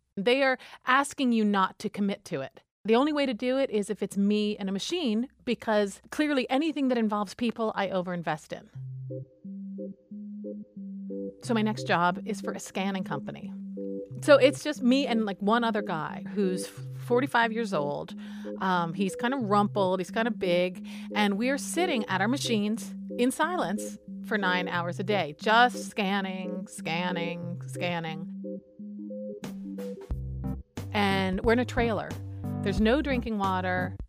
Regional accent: Washington, District of Columbia, United States; also born or lived in Texas; now in Michigan, United States; I'm from Washington, D.C. originally, but I moved to Michigan because, well, Michigan called.

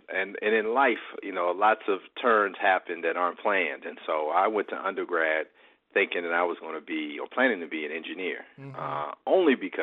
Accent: Arlington, Virginia, United States; I was born in Arlington, Virginia. I spent all of my childhood there and then went off to college in 1984.

